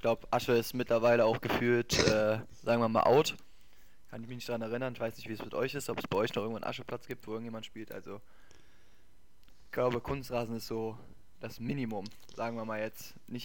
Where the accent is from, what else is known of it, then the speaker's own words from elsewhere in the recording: Bergisch Gladbach, North Rhine-Westphalia, Germany; Also ich komme ja nicht direkt aus Bergisch Gladbach direkt, sondern aus dem Stadtteil wie Bergisch Gladbach